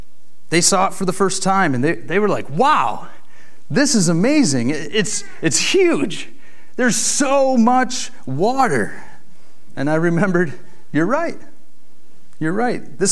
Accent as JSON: {"language": "English", "town": "Buffalo", "region": "New York", "country": "United States", "tie": "born or raised there", "said": "Well, because I grew up near Buffalo, New York, I frequently visited Niagara Falls, especially when I lived in Buffalo for college."}